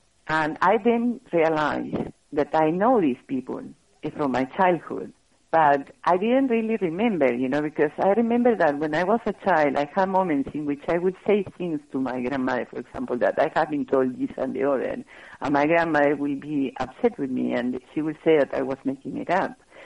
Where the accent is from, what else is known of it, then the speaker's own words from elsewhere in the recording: Peru; moved away as an adult; I did growing up in Peru, and I have a very, very funny upbringing, because, you know, my mom being Danish